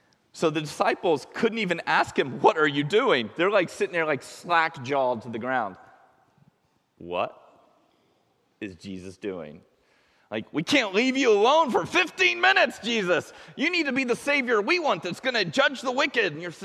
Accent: United States; I just know the American church because I was born in America and raised in America.

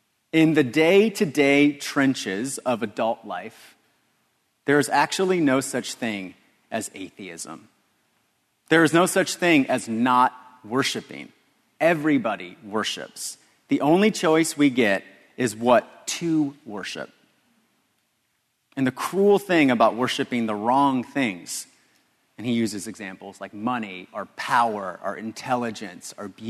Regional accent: Los Angeles, California, United States; I'm from Los Angeles. It'd be the equivalent of naming my son Bakersfield.

